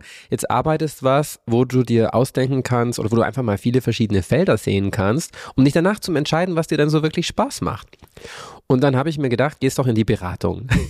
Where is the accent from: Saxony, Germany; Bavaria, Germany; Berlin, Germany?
Bavaria, Germany; Kempten; Ich versuche jetzt mal in meiner Heimat in Kempten auch eine Show zu organisieren